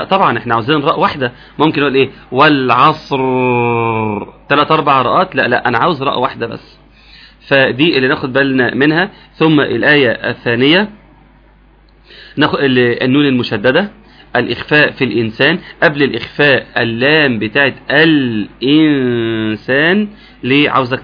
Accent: Egypt

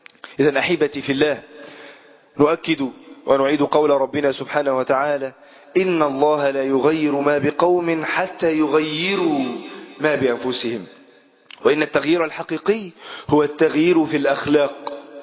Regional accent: Egypt; اللهم ارفع عن بلادنا مصر الغلاء والوباء والفتن

